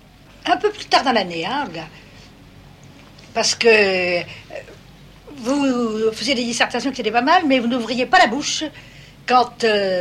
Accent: Paris, Île-de-France, France; born there; Je suis née à Paris le 9 janvier 1908 à 4h du matin. Mon enfance a été typiquement celle d'une jeune bourgeoise française de famille modeste.

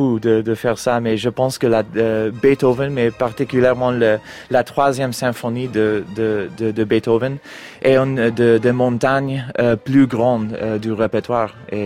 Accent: United States; French is a second language; Et pues, je suis américain et j'arrive de faire

